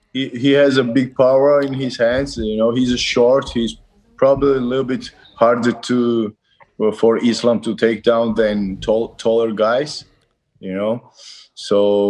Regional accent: Georgia; English is a second language; In general, I'm from the Eastern Europe country, Georgia, is from the Sheni Dedashev country.

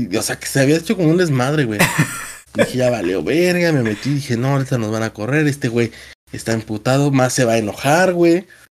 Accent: Mexico City, Mexico; ya uno como chilango, güey, también hasta luego desconfía de ese pedo.

